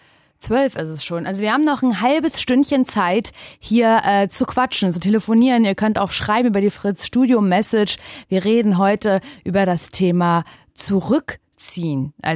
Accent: Parchim, Mecklenburg-Vorpommern, Germany; now in Berlin, Germany; ich komme aus Parchim. Ich habe gerade Nadine erklärt, wo Parchim ist. Es ist in Mecklenburg-Vorpommern in der Nähe von Schwerin, ziemlich dicht an der Grenze zu Brandenburg.

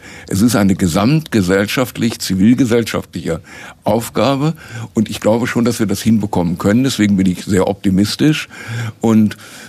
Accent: Duisburg, North Rhine-Westphalia, Germany; ich komme ja aus dem Ruhrgebiet, aus Duisburg.

